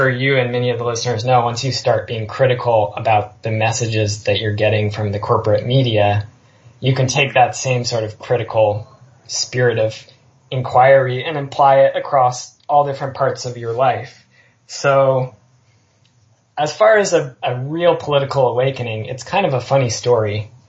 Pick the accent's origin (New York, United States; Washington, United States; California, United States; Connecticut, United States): Washington, United States; Seattle; So as far as my background, I grew up in Seattle, and I grew up in a somewhat conscious environment.